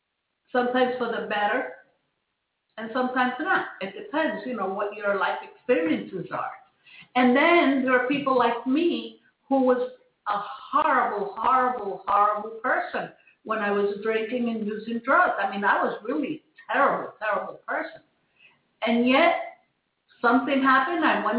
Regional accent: New York, United States; I grew up in New York, and I lived in a tenement house when I was a child. And I was on the sixth floor, and we used to hang out in our fire escape.

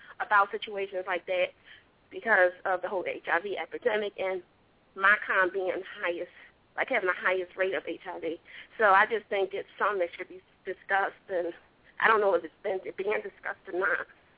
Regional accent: Philadelphia, Pennsylvania, United States; but I have concerns because I'm from Philly

